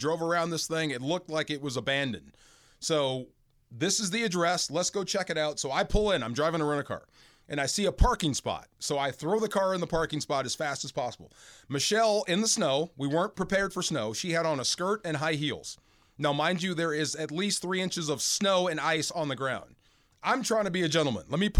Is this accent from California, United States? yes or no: yes; California, United States; now in St. Louis, United States; So I'm a Californian. I had no idea what you do with snow until I got to St. Louis.